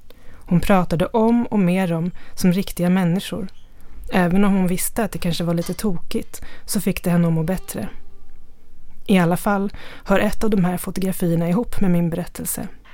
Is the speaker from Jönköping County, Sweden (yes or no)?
no; Stockholm, Stockholm County, Sweden; also born or lived in Gothenburg; På den tiden bodde jag i Göteborg och var hemma i Stockholm över jul hos mina föräldrar i mitt gamla barndomshem.